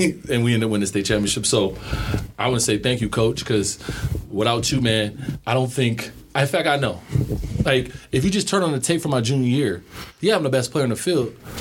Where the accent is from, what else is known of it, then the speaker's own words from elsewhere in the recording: Ohio, United States; I'm from Ohio, where football is big.